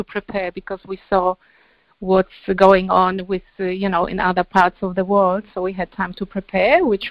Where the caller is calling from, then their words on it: Sydney, New South Wales, Australia; I'm calling from Australia, from Sydney.